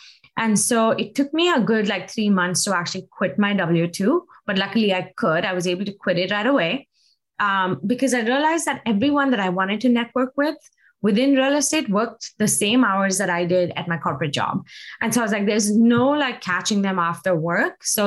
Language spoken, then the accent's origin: English; India; moved away as an adult; now in United States; So I was born and raised in India, and I moved to the US in 2006. I had a pretty rich career in fashion merchandising back in India. And so when I moved to the US and moved to Seattle